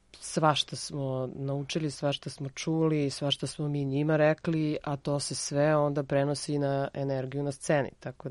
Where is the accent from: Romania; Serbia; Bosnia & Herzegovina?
Bosnia & Herzegovina; Herzegovina; s obzirom da sam rodom Hercegovka